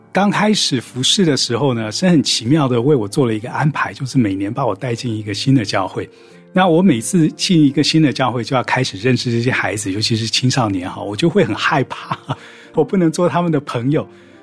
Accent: United States; 因为我在美国长大的

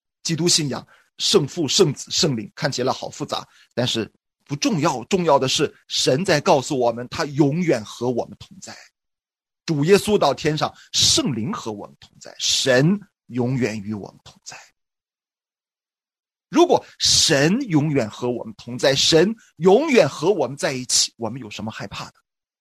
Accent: China

